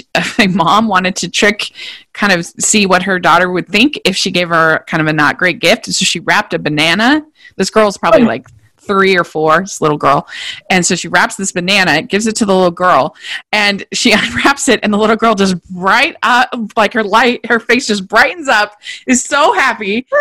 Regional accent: Maryland, United States; I grew up in Maryland, and that was like the best thing ever because they're just not really prepared for the snow there.

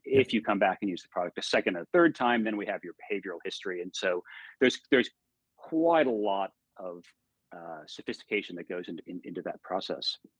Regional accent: United States; also born or lived in Sydney, Australia; so I'm American originally. My accent might have given me away there.

